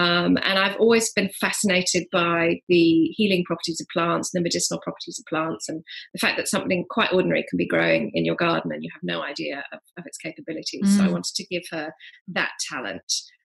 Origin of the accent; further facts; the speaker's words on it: England, United Kingdom; The town I grew up in England dates back to about the 12th century